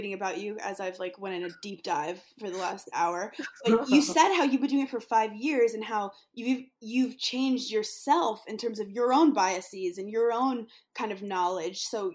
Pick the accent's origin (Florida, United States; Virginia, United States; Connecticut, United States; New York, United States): New York, United States; Brooklyn; I grew up in Brooklyn.